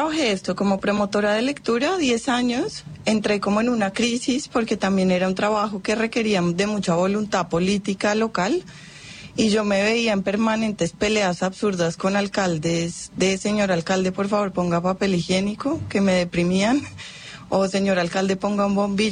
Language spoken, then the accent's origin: Spanish; Bogotá, Bogotá D.C., Colombia; Nací en Bogotá, que es una ciudad que queda arriba en las montañas, a 2.600